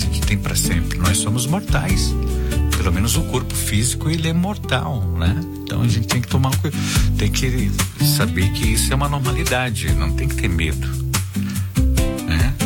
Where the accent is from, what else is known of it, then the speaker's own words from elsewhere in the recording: Minas Gerais, Brazil; sou do sul de Minas Gerais, estou trabalhando e ouvindo a massa.